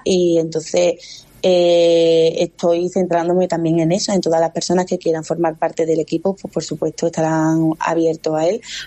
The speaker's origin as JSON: {"language": "Spanish", "town": "Almendralejo", "region": "Extremadura", "country": "Spain", "said": "por Almendralejo y a preocuparme por mi pueblo, no a confrontarme con nadie."}